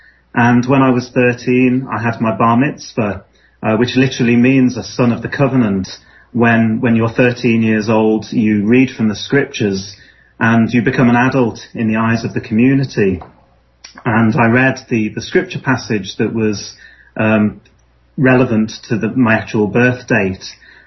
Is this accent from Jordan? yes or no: no; Liverpool, North West England, United Kingdom; So really, that was my experience of growing up in Liverpool. And I suppose it's fair to say I took a lot of it for granted, really